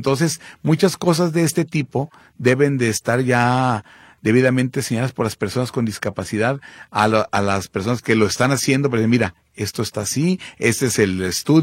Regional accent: Mexico; Somos mexicanos, tenemos los mismos derechos.

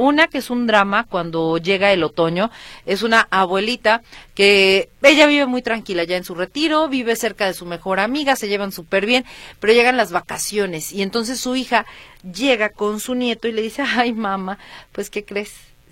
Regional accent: Mexico; soy mexicana, creo que no se me nota.

